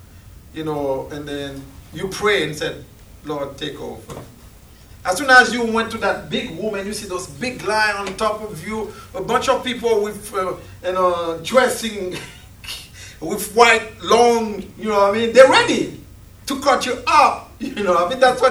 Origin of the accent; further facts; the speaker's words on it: Haiti; when I was growing up in Haiti, I got 4 brothers and 3 sisters.